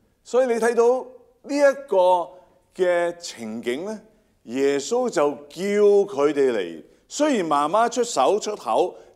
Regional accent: China; 我们中国人好像有个这样的讲法

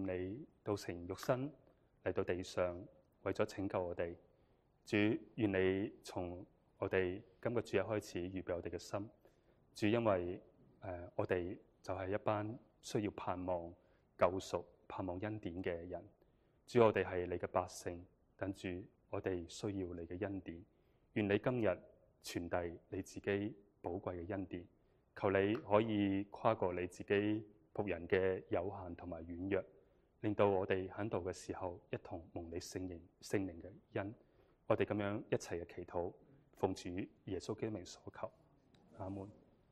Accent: Guangzhou, Guangdong, China; also born or lived in Beijing; 我系广州人啊，所以我家在珠江啦嘛。

